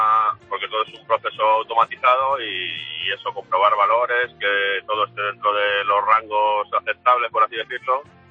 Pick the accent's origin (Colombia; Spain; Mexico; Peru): Spain; Madrid, Community of Madrid; now in Alicante, Spain; yo soy de Madrid.